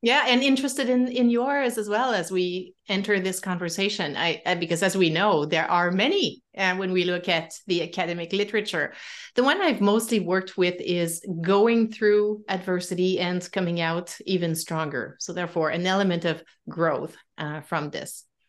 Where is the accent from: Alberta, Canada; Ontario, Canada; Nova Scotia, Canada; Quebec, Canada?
Quebec, Canada; accent: French; English is a second language; now in Vancouver, Canada; Well, I'm from Quebec on the east coast of Canada, hence the French accent. I live on the west coast of Canada in Vancouver, British Columbia.